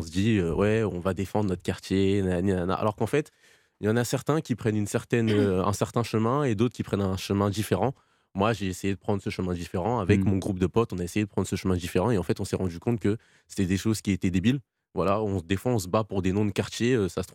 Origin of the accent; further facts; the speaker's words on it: Bois-Colombes, Île-de-France, France; Moi, je viens de Bois-Colombes.